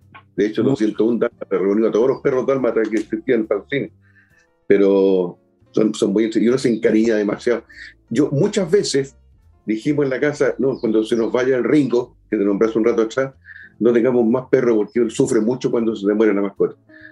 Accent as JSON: {"language": "Spanish", "town": "Chincolco", "region": "Valparaíso", "country": "Chile", "tie": "born or raised there", "said": "yo ya pasé buena parte de mi infancia y adolescencia en Chincolco, cerca de Petorca, aquí en la quinta región"}